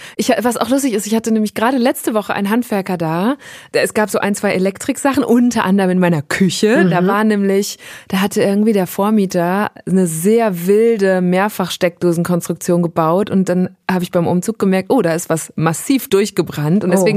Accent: North Rhine-Westphalia, Germany; Als ich ausgezogen bin aus meiner Heimat im Münsterland

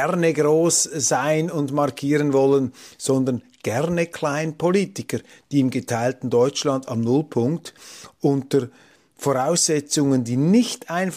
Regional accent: Switzerland; für mich als Schweizer natürlich interessant, eine Chemiestadt

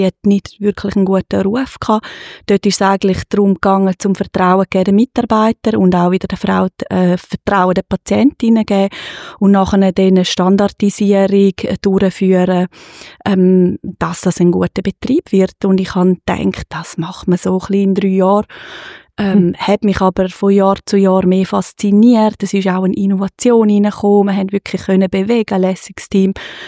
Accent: Graubünden, Switzerland; meine Anreise hierher als Bündnerin mit dem Auto mit der GR-Nummer

